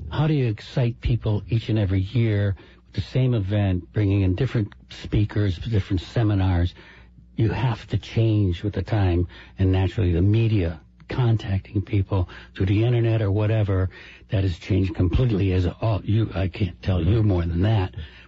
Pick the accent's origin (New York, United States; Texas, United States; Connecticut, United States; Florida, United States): Connecticut, United States; Hartford; Downtown Hartford is in my heart. I was born and raised in Hartford, and I'll do anything for the city of Hartford.